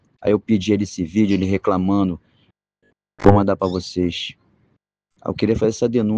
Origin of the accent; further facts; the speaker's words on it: Rio de Janeiro, Brazil; Eu sou aqui do bairro da Tijuca.